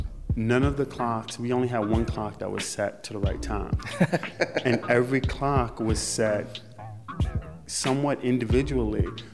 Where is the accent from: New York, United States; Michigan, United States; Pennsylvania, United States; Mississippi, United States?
New York, United States; New York City; I live in New York, and my New York has a way, and I'm from New York, so I'm gonna talk bad about it, and it's allowed.